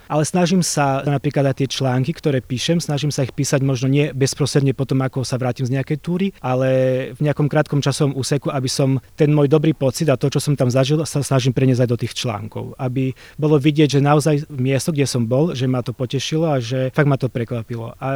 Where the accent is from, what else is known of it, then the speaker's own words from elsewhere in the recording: Spiš, Slovakia; Keďže pochádzam zo Spiša, tak som si urobil aj článok, kde som bol vlastne turistom vo vlastnej dedine